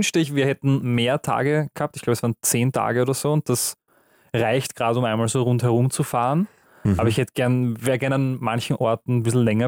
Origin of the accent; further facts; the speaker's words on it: Austria; wir sind aus Österreich, aus so einem ganz kleinen Dorf, da sind nur so 1000 Einwohner und so.